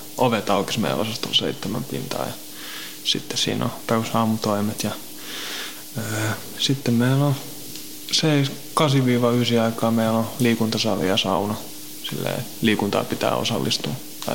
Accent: Helsinki, Uusimaa, Finland; also born or lived in Kirkkonummi / Pornainen; Mä oon Helsingistä kotosin. Asunut täällä niin kuin periaatteessa. No, mä oon ollut laitoksessa sitten niin kuin 9-vuotiaasta 16-vuotiaasta asti. Silloin mä asuin Kirkkonummella ja Pornaisissa.

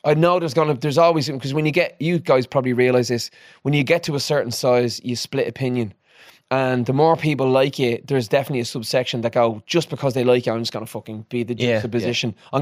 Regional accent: Dublin, Leinster, Ireland; Some of the songs … talking about growing up in Dublin and all those things, is like, it's the things that break us, that make us who we are.

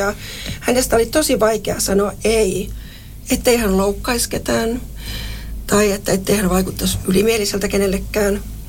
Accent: Lapland, Finland; Mä olen Lapista kotoisin. Ja puhutaan suoraan.

